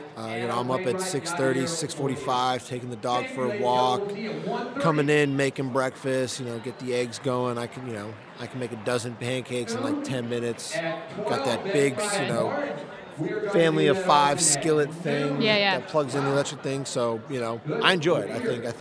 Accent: Florida, United States; No posters, but growing up in South Florida, I was a big Marlins fan.

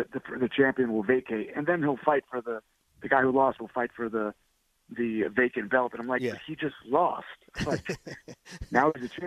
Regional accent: Bronx, New York, United States; So I grew up in the 70s and 80s. In the South Bronx.

